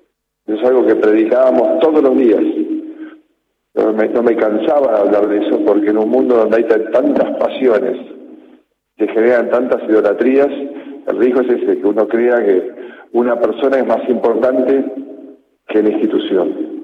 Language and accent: Spanish; Argentina